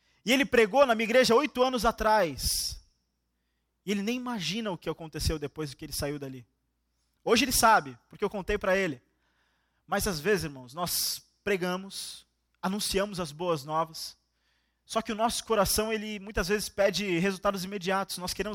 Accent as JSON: {"language": "Portuguese", "town": "Santos", "region": "São Paulo", "country": "Brazil", "lives_now": "Bauru, Brazil", "said": "tenho 26 anos de idade, sou da cidade de Santos, mas recentemente me mudei aqui para Bauru, estou morando em Bauru"}